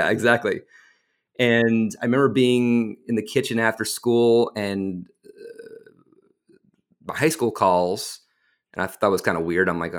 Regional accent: Connecticut, United States; And again, you know, we're from Connecticut, so we didn't know anything about the business.

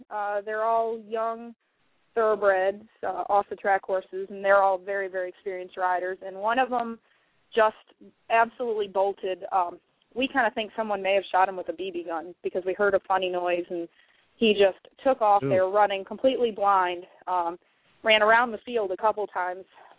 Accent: North Carolina, United States; I'm from North Carolina.

